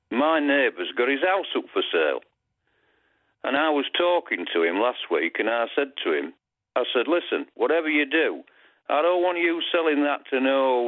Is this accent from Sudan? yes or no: no; England, United Kingdom; I'm from Britain. I'm English.